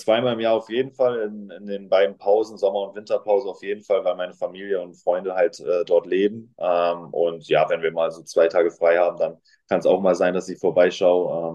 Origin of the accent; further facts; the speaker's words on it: Bremen, Germany; also born or lived in Achim; ich bin Bremer Junge, bin in Bremen zur Schule gegangen, aufgewachsen, habe mein Abi dort gemacht. Ja, also ich verbinde alles mit Bremen eigentlich.